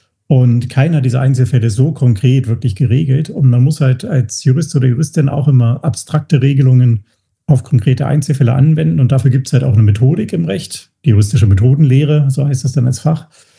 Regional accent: Berlin, Germany; also born or lived in Hamburg; Also ich bin eigentlich aus Berlin. Also ich bin in Berlin aufgewachsen. Ich weiß nicht, ob man das noch hört. Auf jeden Fall hört man, dass ich nicht aus Bayern bin. Nee, ich komme aus Berlin und habe dann in Hamburg studiert.

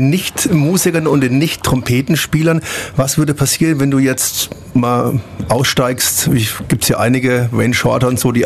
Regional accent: Würzburg, Bavaria, Germany; weil ich komme aus Würzburg, da ist es ja analog, wir hatten ja auch sehr große Ami-Kasernen

